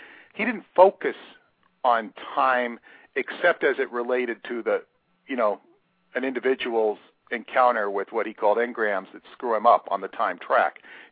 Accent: California, United States; I grew up in California, and I, you know, at the age of 18, I got involved in the movement, you know, as Scientology.

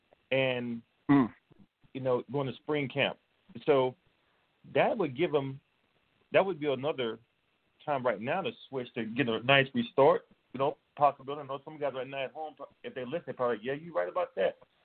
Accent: Chicago, Illinois, United States; Ryan, I grew up in Chicago. I go to Louisiana. It gets cold in Louisiana.

